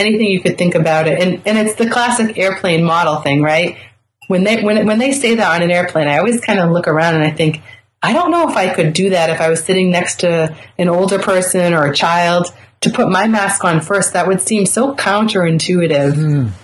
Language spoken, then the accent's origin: English; Boston, Massachusetts, United States; accent: Boston; Sometimes I kind of, I lose R's from time to time. So that's the Bostonian me.